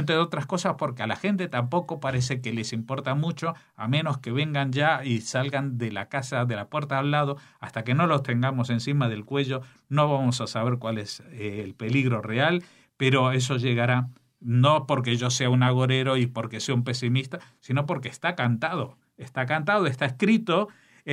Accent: Spain; nosotros como españoles

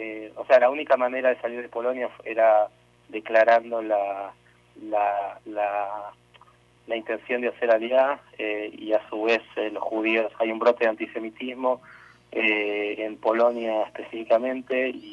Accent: Argentina; obviamente soy argentino

